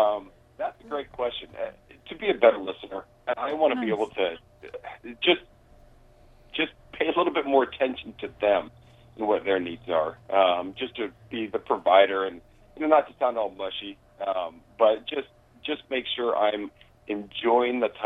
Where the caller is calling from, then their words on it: Mission Viejo, California, United States; Mr. Viejo, South County.